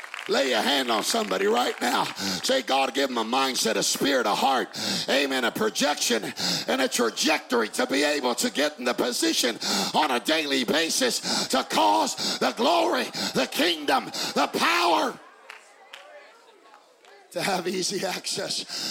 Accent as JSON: {"language": "English", "region": "Texas", "country": "United States", "said": "And here I come from Texas. With some southern hospitality"}